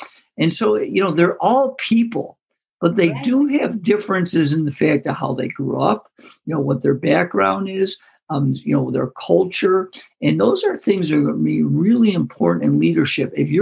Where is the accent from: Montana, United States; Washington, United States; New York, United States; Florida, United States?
New York, United States; Greece; I grew up in Greece, so if you're local or in Rochester, it's the biggest suburb. And when I grew up, it was pretty much all Caucasian.